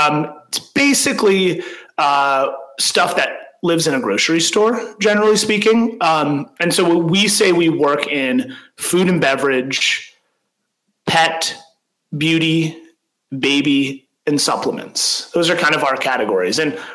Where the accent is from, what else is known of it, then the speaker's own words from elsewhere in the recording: California, United States; So I grew up in Northern California. My parents are actually entrepreneurs. They started a small software company in Northern California. Then I went to school in New York